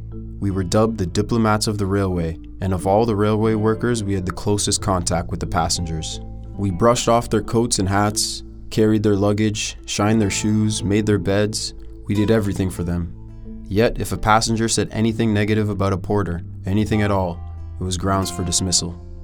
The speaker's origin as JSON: {"language": "English", "town": "Toronto", "region": "Ontario", "country": "Canada", "tie": "born or raised there", "said": "I was born in Toronto in 1918. My parents had come separately to Toronto from Jamaica in 1911."}